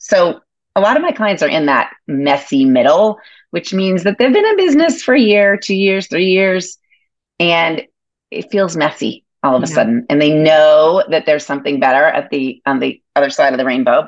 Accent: Boston, Massachusetts, United States; We've lived here since 2000. So we've lived here a while, but I grew up in Boston. So I am East Coast at heart. Turned into a Midwesterner.

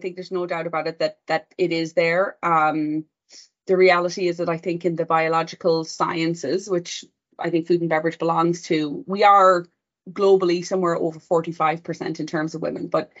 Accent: west of Ireland, Ireland; moved away as an adult; now in United States; But I grew up on a farm in the west coast of Ireland

